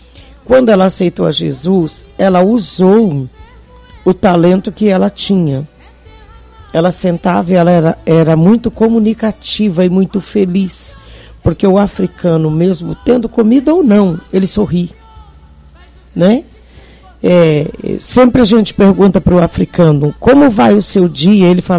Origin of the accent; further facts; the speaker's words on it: Nazaré das Farinhas, Bahia, Brazil; Eu sou de Jerusalém, a cidadezinha pequenininha, Nazaré das Farinhas, dormia em rede.